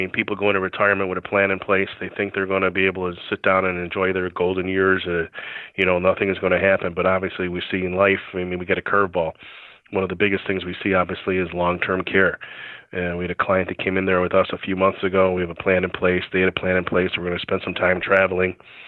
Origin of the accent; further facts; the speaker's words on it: Ireland; Well, I grew up in Ireland, so we go there quite a bit